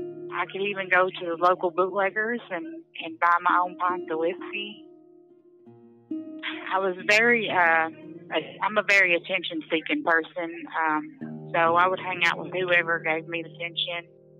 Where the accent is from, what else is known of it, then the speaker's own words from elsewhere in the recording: Monticello, Kentucky, United States; So I'm from Kentucky in a little small town named Monticello.